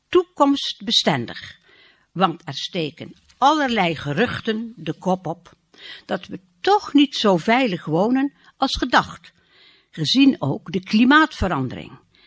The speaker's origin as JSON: {"language": "Dutch", "country": "Netherlands", "said": "Voortdurend zijn wij Nederlanders in gevecht met dat water."}